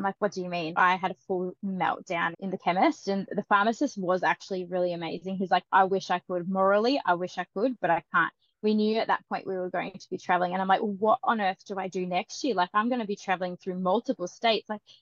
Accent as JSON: {"language": "English", "region": "Victoria", "country": "Australia", "said": "I'm from Victoria."}